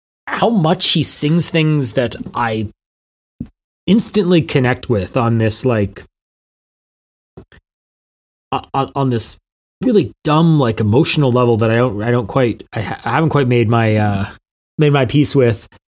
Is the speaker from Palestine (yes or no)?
no; Canada; I'm Canadian. That's what we do.